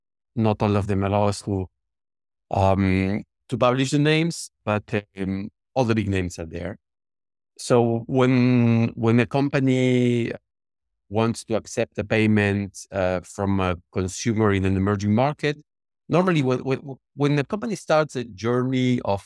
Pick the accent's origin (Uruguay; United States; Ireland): Uruguay; I was born and raised in Uruguay.